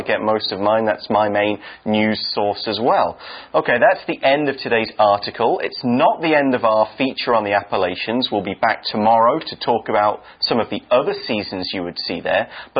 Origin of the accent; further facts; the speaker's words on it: United Kingdom; if I slept through every cold or rainy day in my home country, I'd only be awake for maybe 2 days out of the year, because that's all the summer Britain gets, sadly.